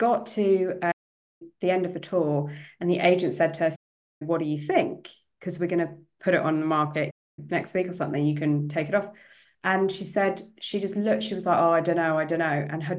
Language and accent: English; London, United Kingdom; And I said, I'm from London.